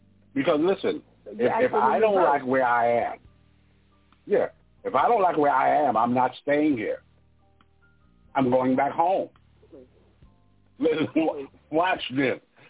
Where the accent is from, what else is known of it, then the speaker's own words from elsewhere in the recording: St. Thomas, U.S. Virgin Islands; born there; I was born in the Virgin Islands, St. Thomas Virgin Islands, which is owned by the United States